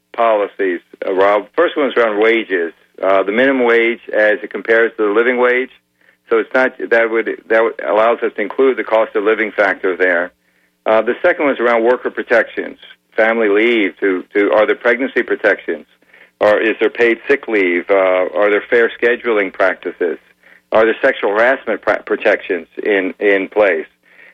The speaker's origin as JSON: {"language": "English", "region": "the South", "country": "United States", "said": "I recognize, and I'm from the South as well."}